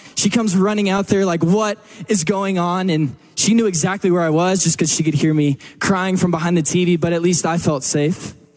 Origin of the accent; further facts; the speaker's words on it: Texas, United States; You know, being a Texan, I think there's two things that we can all agree on.